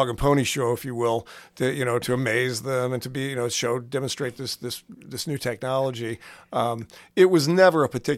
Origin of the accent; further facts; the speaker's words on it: Alton, Illinois, United States; So I did growing up in Alton and the Godfrey area.